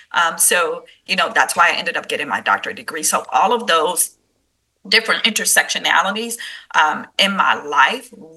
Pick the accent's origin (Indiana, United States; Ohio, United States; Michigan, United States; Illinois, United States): Illinois, United States; Chicago; So I am a native of Chicago. Born and raised in Chicago, a mom of two phenomenal children